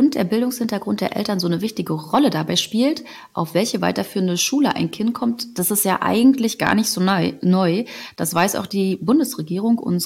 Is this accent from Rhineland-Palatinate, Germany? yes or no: no; Berlin, Germany; bei uns in Berlin ist es so, der Wechsel ist nach der 6. Klasse.